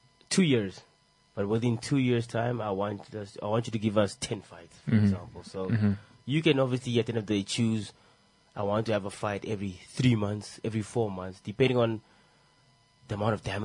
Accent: Namibia; But, you know, growing up in Namibia or growing up anywhere, it was like school first, education first.

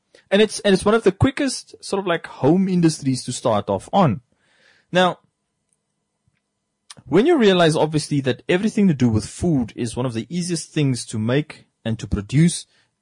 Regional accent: Rehoboth, Hardap, Namibia; also born or lived in Windhoek; That's something we grew up with in Rehoboth also. I didn't see it in Windhoek in 1999 when we moved from Rehoboth to Windhoek.

